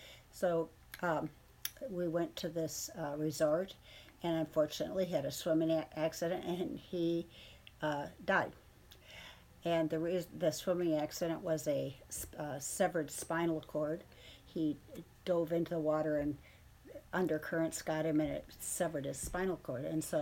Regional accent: Glenview, Illinois, United States; also born or lived in Evanston; I was born in Evanston, Illinois, and my family lived in, my mother and father lived in Glenview, Illinois, which is a suburb of Chicago.

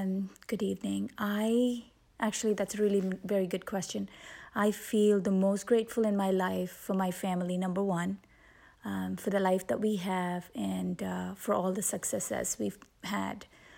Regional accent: India; moved away; We're of Hindu belief, and we come from India.

